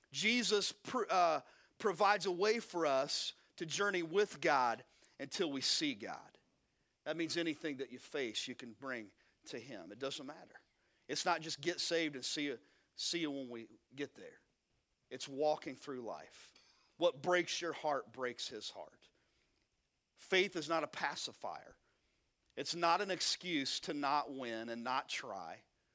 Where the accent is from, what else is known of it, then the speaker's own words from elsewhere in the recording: Kentucky, United States; Man, we are from Eastern Kentucky, so give me some break, man.